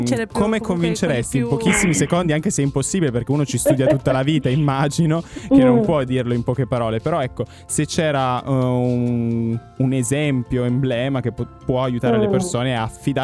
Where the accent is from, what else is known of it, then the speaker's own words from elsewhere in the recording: Turin, Piedmont, Italy; io sono di Torino